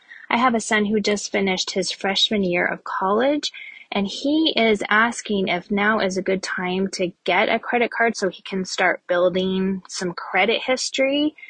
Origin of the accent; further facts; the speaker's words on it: Salt Lake City, Utah, United States; I'm from Salt Lake City, Utah.